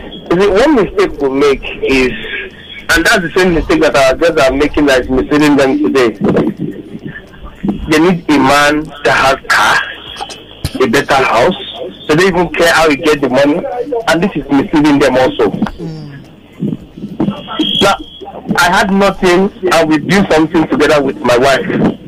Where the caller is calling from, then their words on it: Ikorodu, Lagos, Nigeria; Yes, I'm calling you from Ikorodu.